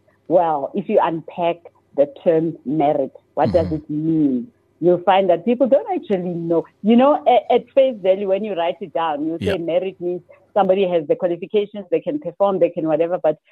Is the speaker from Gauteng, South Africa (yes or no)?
yes; Soweto, Gauteng, South Africa; born there; because I was born in Soweto.